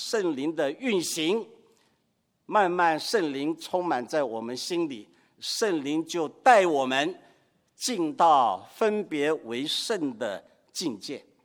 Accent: China; 以我们中国人的道德标准，这是最高的层次。

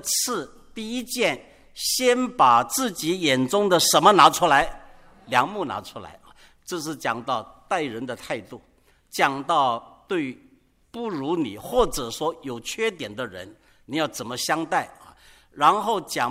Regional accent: China; 我们中国人爱吃臭豆腐，然后非要老外吃臭豆腐

